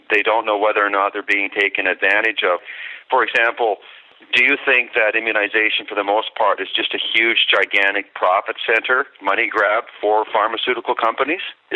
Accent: Canada; also born or lived in United States; You know, I'm a Canadian. I've lived some of my life in the States and certainly traveled abroad.

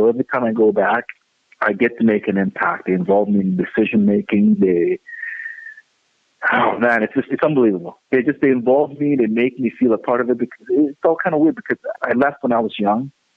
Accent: Nigeria; I'm from Nigeria. I'm from the Igbo tribe.

